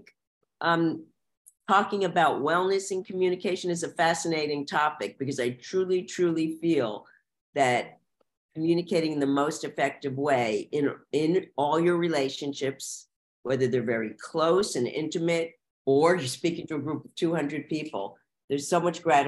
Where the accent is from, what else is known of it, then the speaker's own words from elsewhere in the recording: New Jersey, United States; like I'm from New Jersey, close to New York, an out there style and be good